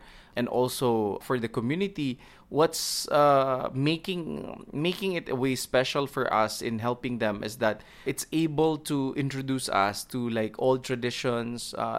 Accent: East Coast, United States; I might not be particularly interested to help, you know, somewhere in the Midwest because I'm from the East Coast.

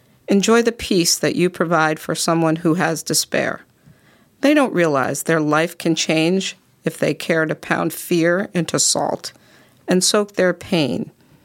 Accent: New York, United States; also born or lived in Hinckley, United States; County, and then up to Central New York, then back to New York City, and then up here in 1990. So I am really a New Yorker.

